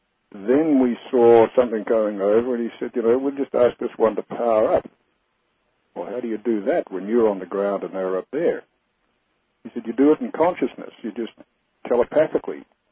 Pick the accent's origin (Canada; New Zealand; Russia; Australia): New Zealand; now in United States; I come from New Zealand, and I've seen them down there.